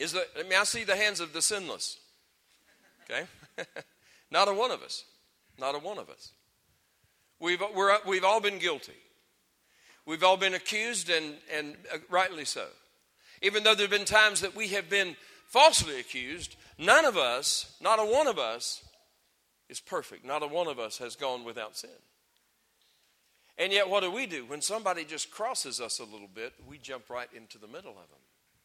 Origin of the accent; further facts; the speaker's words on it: United States; Just like you have a natural DNA, I'm an American.